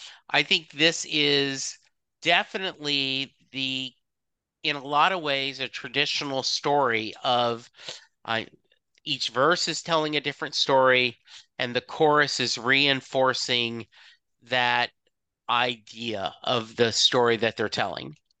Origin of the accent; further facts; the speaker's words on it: the South, United States; I have a basic fear of snakes, right? I was raised in the South.